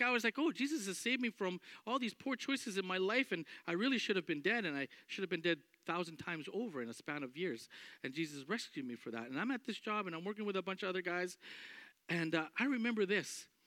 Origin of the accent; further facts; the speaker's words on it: Alberta, Canada; moved away; Growing up in Alberta, you don't really experience them.